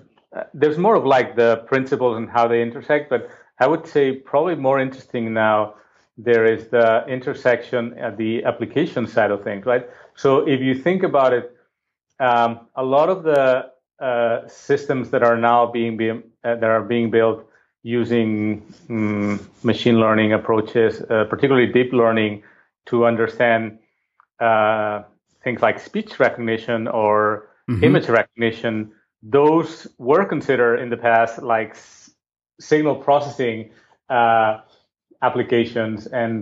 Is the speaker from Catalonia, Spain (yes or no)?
yes; Barcelona, Catalonia, Spain; I'm originally from Barcelona, Spain.